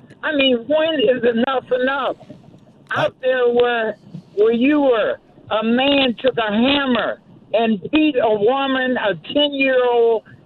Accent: St. Louis, Missouri, United States; I grew up in St. Louis.

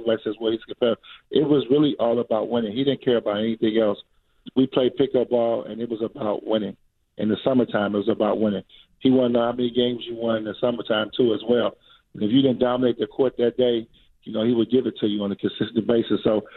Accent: Chicago, Illinois, United States; I'm a kid from Chicago. I know Isaiah very well.

